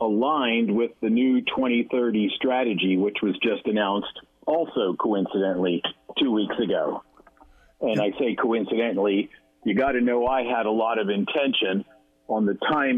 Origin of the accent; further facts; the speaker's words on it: Texas, United States; also born or lived in Northeast US; And I've grown up here. I've been here since I was 12 years old. Sorry, I was born in the Northeast